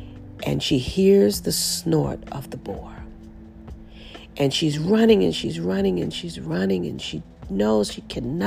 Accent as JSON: {"language": "English", "town": "New Orleans", "region": "Louisiana", "country": "United States", "said": "I'm from New Orleans, and they did a movie about this young woman, her and her father, in the swamps of Louisiana."}